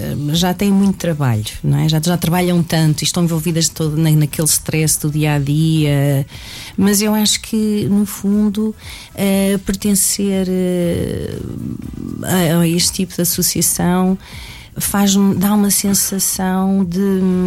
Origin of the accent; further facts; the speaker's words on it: Caldas da Rainha, Leiria, Portugal; now in Foz do Arelho, Portugal; Eu sou das Caldas da Rainha